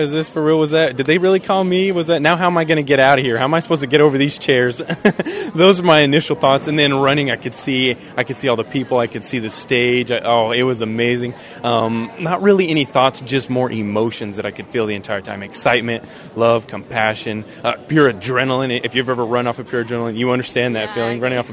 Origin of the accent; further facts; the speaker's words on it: New Mexico, United States; I served as a state officer twice in my home state of New Mexico